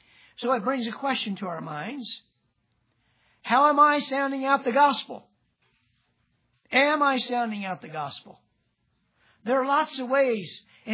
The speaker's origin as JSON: {"language": "English", "region": "Delaware", "country": "United States", "tie": "born or raised there", "said": "I grew up in Delaware, where sometimes you just about got knocked out of bed by a good clap of thunder."}